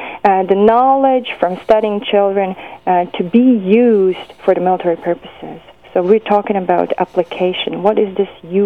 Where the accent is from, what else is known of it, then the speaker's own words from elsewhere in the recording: Bosnia & Herzegovina; Well, yes, I grew up in Bosnia, and I lived through the war and, until 1995.